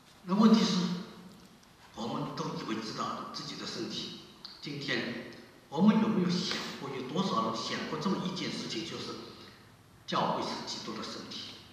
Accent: Shanghai, China; 我出生在上海，我长大在上海

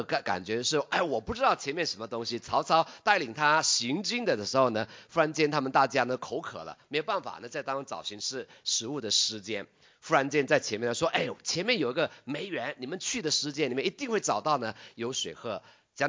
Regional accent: China; 那我们中国人呢讲信仰的时候呢

